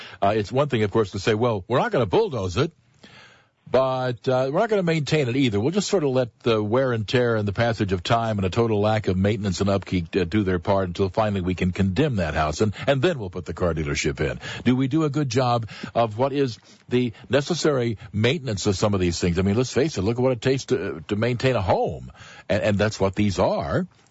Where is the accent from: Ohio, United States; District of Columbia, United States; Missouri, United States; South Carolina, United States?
Missouri, United States; Lebanon; I can cite an example of what I'm talking about in my hometown. of Lebanon, Missouri.